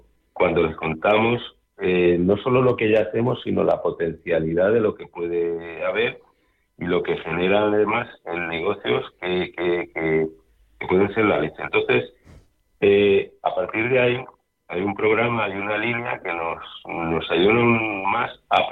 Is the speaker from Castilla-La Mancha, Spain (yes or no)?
yes; Albacete, Castilla-La Mancha, Spain; yo es que como soy de Albacete hablo claro, ¿sabes?